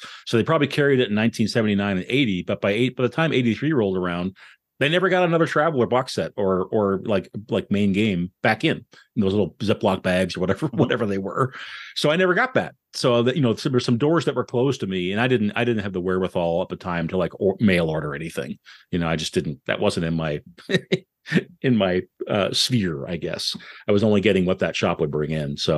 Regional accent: Halifax, Nova Scotia, Canada; For me, I grew up in the East Coast, Far East Coast in Canada in Halifax

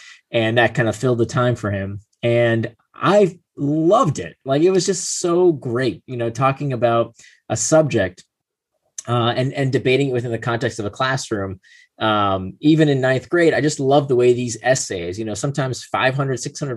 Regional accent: Israel; born there; first language Hebrew; English is a second language; I was born in Israel, so at home we spoke only Hebrew. Like English was not my first language

